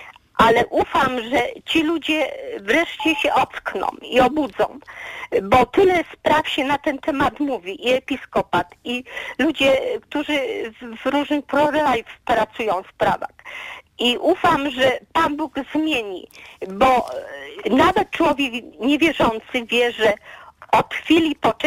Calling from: Zakopane, Lesser Poland, Poland; ja z Zakopanego telefonię

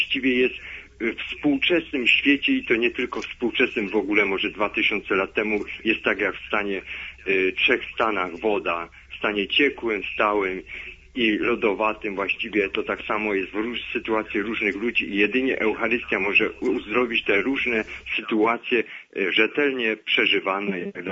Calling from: Silesian Voivodeship, Poland; ja ze Śląska

